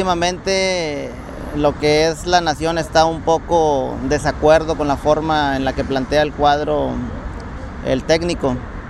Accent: Río Bravo, Tamaulipas, Mexico; venimos de la ciudad de Río Bravo, Tamaulipas, al norte de la ciudad de México

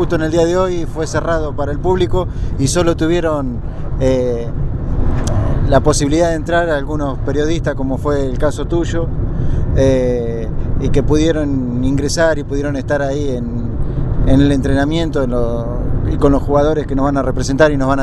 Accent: 9 de Julio, Buenos Aires Province, Argentina; soy de 9 de Julio en la provincia de Buenos Aires, a 260 kilómetros de Capital Federal

